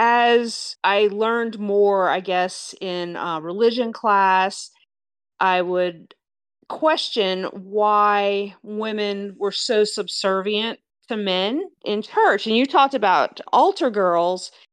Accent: Louisiana, United States; I definitely still identify as a Cajun person. It was what my childhood was. I was steeped in it.

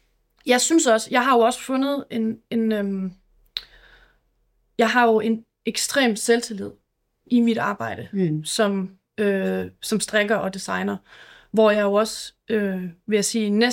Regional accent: Aalborg, North Denmark Region, Denmark; jeg er fra Aalborg, jeg sad op i Aalborg

